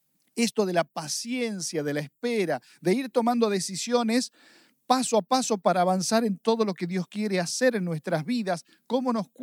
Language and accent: Spanish; Argentina; como buen argentino estamos acostumbrados